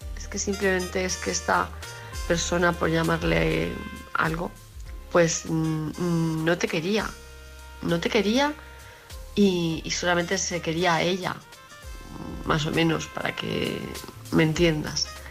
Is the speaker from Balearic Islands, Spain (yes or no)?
yes; Palma, Balearic Islands, Spain; de Palma de Mallorca.